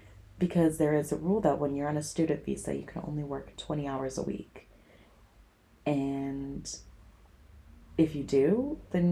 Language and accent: English; United States; I've been mocked for my accent. And there's people here that are just really nasty about it or think it's funny. And it's not. But I've also met people that really just embrace, they love that I'm American